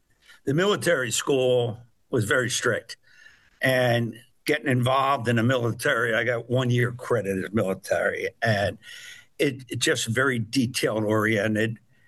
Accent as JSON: {"language": "English", "town": "Philadelphia", "region": "Pennsylvania", "country": "United States", "tie": "born or raised there", "said": "I'm from Northeast Philadelphia, right? Born across from Father Judge High School. Mm-hmm. I lived in a row home right across from Mayfair Public School, mm-hmm. and went to St. Matt's."}